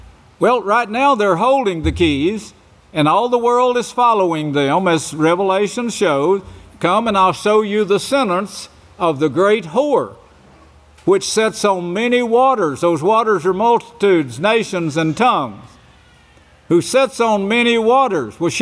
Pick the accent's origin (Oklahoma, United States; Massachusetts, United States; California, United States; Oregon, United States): Oklahoma, United States; born there; now in Texas, United States; Now, I was born in Oklahoma, but Yahweh had a place for me somewhere else